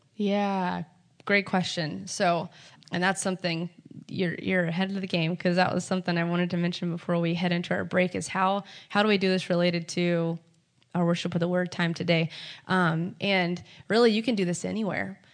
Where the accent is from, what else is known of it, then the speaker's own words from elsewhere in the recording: Kansas City, Missouri, United States; I know, I'm from Kansas City, like the barbecue.